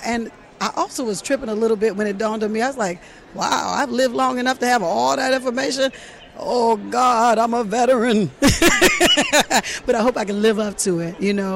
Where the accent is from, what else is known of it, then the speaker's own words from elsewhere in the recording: Atlanta, Georgia, United States; I'm a black woman who was honor for all my hard work in Atlanta, my hometown, by us.